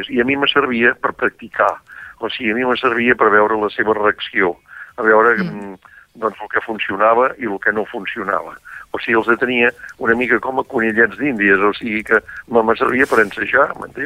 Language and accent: Catalan; Vall d'Aro, Catalonia, Spain; sempre he parlat de la Costa Brava i del meu poble, de la Vall d'Aro